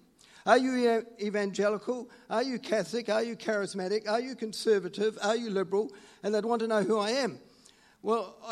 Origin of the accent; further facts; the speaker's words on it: London, United Kingdom; now in New Zealand; I was born in London, and the beginning of my faith journey was in a convent school in London.